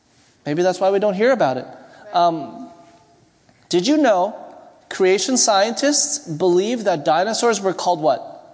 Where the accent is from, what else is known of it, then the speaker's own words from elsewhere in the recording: Canada; Sorry, I'm Canadian.